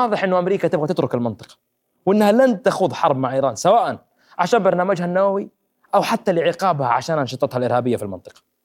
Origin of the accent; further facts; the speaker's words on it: Saudi Arabia; اللي صاير إنه إحنا الآن كسعودية عظمى انقصفنا